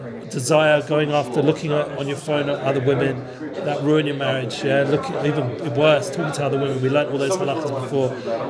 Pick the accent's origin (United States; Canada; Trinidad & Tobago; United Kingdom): United Kingdom; England; I need to work on this, because I'm English.